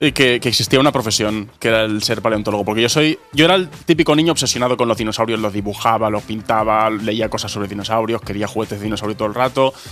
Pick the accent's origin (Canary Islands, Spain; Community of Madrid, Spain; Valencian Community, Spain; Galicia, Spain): Valencian Community, Spain; Valencia; porque yo soy de Valencia